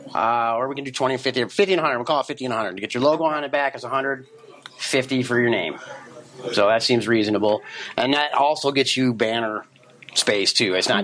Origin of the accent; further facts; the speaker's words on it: Michigan, United States; Yeah, I forgot we're from Michigan. We got to say Meijer's.